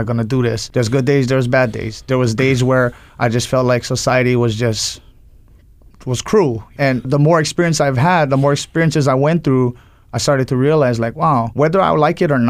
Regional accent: Hawaii, United States; I grew up on the Big Island, second child of six. I have two younger brothers, also blind.

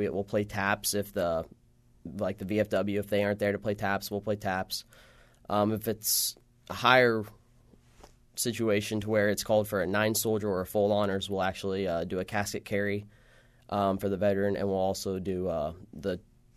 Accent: Warsaw, Illinois, United States; I'm from Warsaw. It's about an hour west of here where Illinois, Iowa, Missouri meet.

